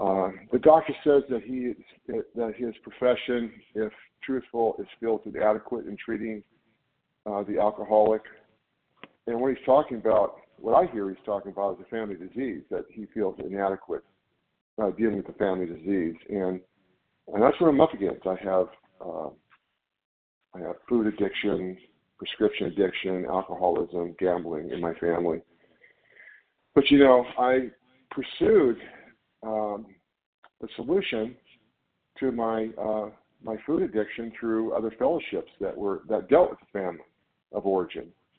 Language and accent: English; California, United States; I'm from NorCal.